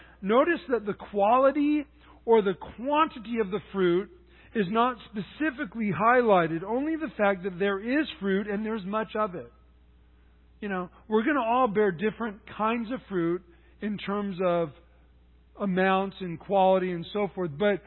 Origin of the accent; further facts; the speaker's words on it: San Luis Obispo, California, United States; I grew up in San Luis Obispo, which is a great agricultural area.